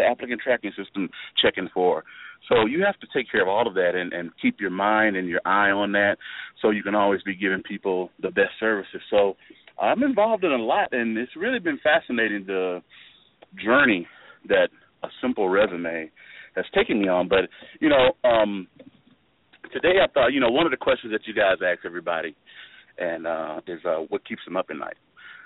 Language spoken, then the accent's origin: English; Memphis, Tennessee, United States; And actually, I'm from North Memphis. My grandfather had a house there, and I grew up most of my teenage years in that North Memphis area.